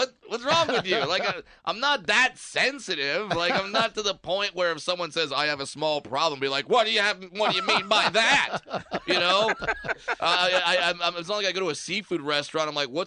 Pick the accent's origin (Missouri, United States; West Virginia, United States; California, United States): California, United States; Los Angeles; You see, I'm from Los Angeles, where where if you throw a carb in the middle of a grocery store, people scatter like it's a live grenade.